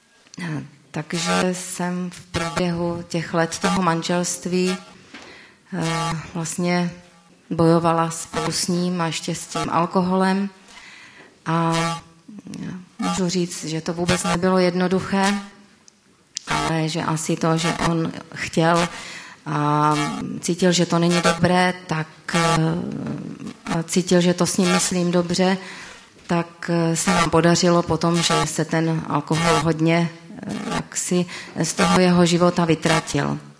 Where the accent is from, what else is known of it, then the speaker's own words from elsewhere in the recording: Krnov, Moravian-Silesian Region, Czechia; a pocházím z Krnova. Já jsem vlastně od malička, tak jak už tady říkal i bratr Mirek, tak jsem byla stejně jako on vychovávána ve věřící rodině, a to v církvi adventistů 7. dne.